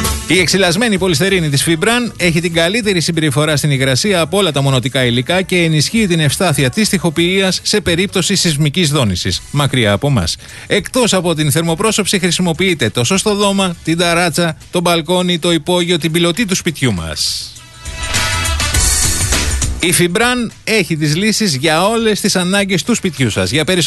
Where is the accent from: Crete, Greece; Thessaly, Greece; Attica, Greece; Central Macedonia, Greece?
Attica, Greece; Athens; ενώ γεννήθηκα και μεγάλωσα στους Αμπελο Gardens και σχολείο πίσω από το γήπεδο της Λεωφόρου. Και χωρίς πρόσφυγες παππούδες.